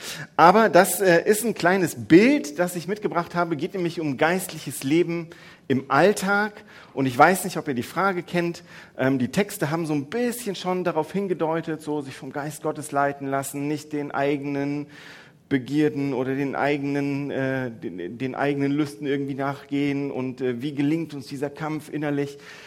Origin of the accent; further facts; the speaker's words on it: Mettmann, North Rhine-Westphalia, Germany; Weil ich bin ja gar nicht aus Duisburg, ich bin aus Mettmann, lebe dort mit Frau und zwei von drei Kindern.